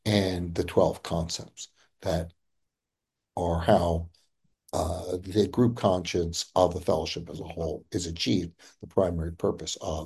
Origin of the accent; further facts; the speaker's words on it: Dedham, Massachusetts, United States; I was an elected commissioner of trust funds in my hometown of Dedham, Massachusetts from 2006 to 2019